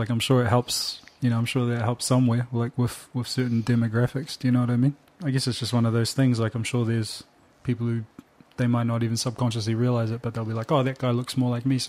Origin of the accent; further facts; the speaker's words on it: New Zealand; well, I'm a New Zealander, but I'm half white. Like, I'm half, like, European, half Samoan.